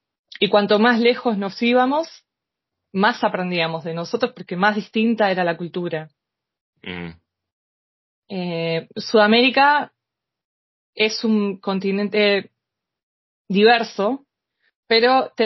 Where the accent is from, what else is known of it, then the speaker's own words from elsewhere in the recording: Argentina; also born or lived in Brazil; nací en Brasil y entonces fui muchas veces a Brasil a pesar de vivir en Argentina